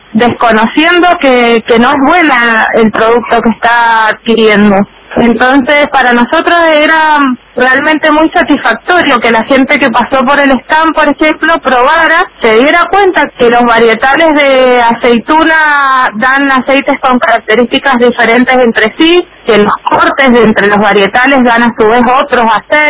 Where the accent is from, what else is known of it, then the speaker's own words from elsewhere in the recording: Mendoza, Argentina; soy de Mendoza.